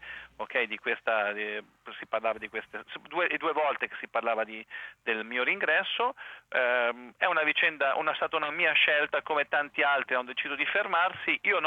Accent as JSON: {"language": "Italian", "town": "Ancona", "region": "Marche", "country": "Italy", "said": "nella mia città, ok, dove sono, io sono d'Ancona"}